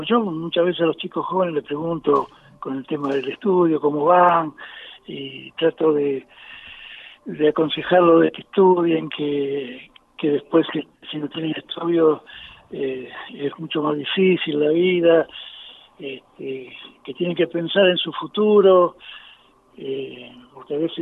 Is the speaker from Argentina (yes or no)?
yes; Haedo, Buenos Aires Province, Argentina; moved away as an adult; now in Tandil, Argentina; Yo era de Aedo.